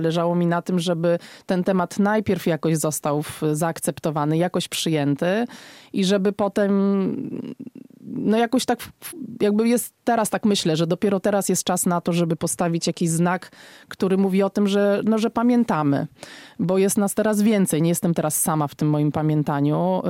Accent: Warsaw, Masovian Voivodeship, Poland; now in Białowieża, Poland; Ja nie jestem sama z Białowieży, jestem z Warszawy, ale przyjechałam tam w 2002 roku

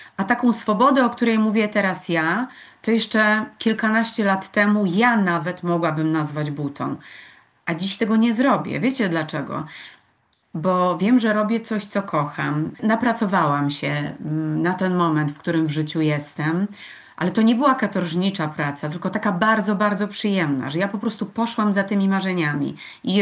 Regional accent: Podlaskie Voivodeship, Poland; Jesteśmy, proszę Państwa, szczęściarzami, że jesteśmy z Podlasia.

